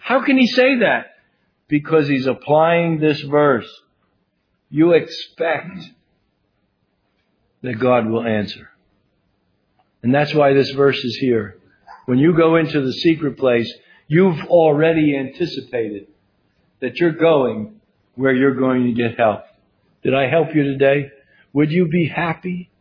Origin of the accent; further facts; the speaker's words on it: New Jersey, United States; I was raised in New Jersey, and everybody that lives in New Jersey talks fast.